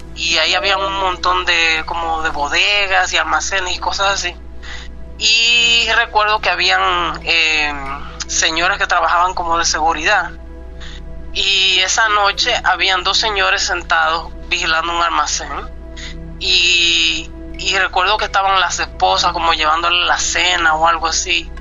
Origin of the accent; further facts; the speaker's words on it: Dominican Republic; now in Canada; yo, perdón, originalmente soy de la República Dominicana.